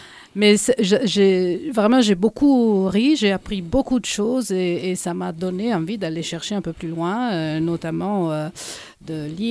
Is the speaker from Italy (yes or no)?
yes; Italy; French is a second language; je comprends bien le français, mais je ne suis pas française. Je suis italienne.